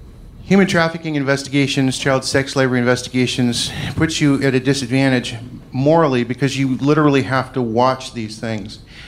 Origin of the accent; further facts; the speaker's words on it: Scotland, United Kingdom; When I say rage, I'm Scottish and I get fucking pissed.